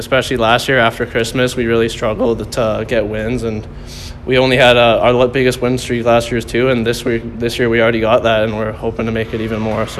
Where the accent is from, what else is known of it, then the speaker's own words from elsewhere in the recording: North Vancouver, British Columbia, Canada; from North Vancouver, and I'm 19 years old.